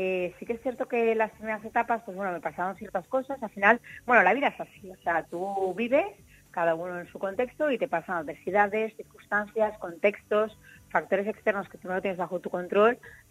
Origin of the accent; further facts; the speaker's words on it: Valencia, Valencian Community, Spain; born there; nací aquí, eso dicen que yo nací aquí, sí, tengo algo de sangre canaria, mi padre es de las Palmas de Gran Canaria, pero yo soy nacida aquí en Valencia